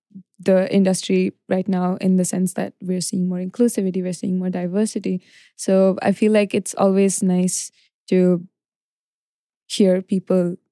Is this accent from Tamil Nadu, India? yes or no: yes; Chennai, Tamil Nadu, India; coming from growing up in Chennai